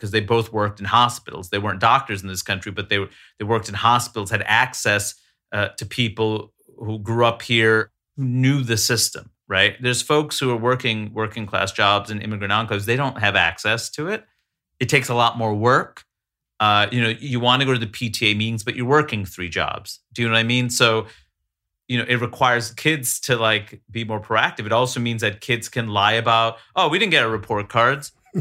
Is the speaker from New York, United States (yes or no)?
yes; Queens, New York, United States; it's this world where I grew up in Queens, New York, with diversity